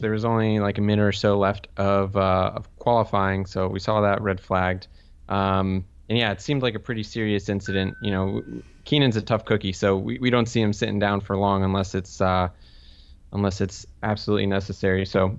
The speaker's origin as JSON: {"language": "English", "country": "United States", "said": "As an American, always nice to see Jake over there"}